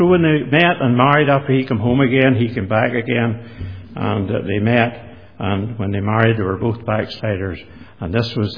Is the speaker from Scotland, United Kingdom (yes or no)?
no; Northern Ireland, United Kingdom; I was about 3 years of age when we went there. I was born near Bushmills. And as a family, we moved to the Creamery Road.